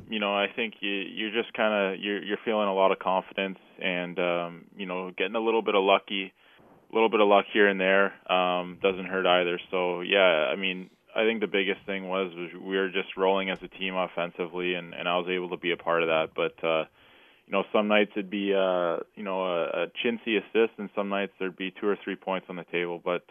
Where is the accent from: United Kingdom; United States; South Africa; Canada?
Canada; I'm a Canadian kid, and I played kind of my whole life in Canada.